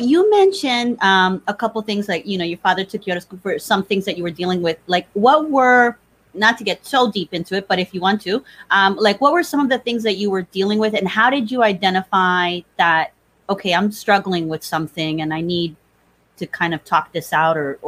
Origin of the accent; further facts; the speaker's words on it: New Jersey, United States; also born or lived in Puerto Rico; I grew up in Jersey, but I was born in Puerto Rico. But if I've been to Puerto Rico, and like, I'm not Puerto Rican enough because my Spanish is not perfect